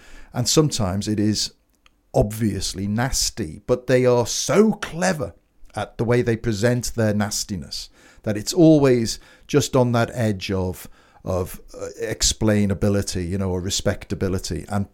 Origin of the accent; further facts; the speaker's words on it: United Kingdom; now in Netherlands; I am a Brit living in the Netherlands